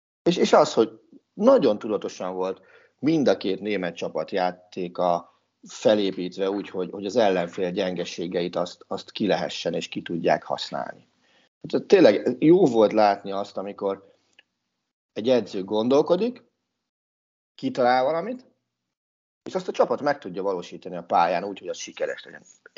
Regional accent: Hungary; ezt mi megszoktuk, mint magyar szurkolók

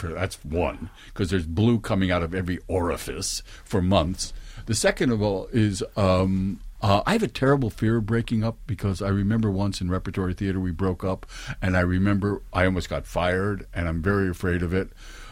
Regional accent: San Francisco, California, United States; I grew up in San Francisco in the theatrical community.

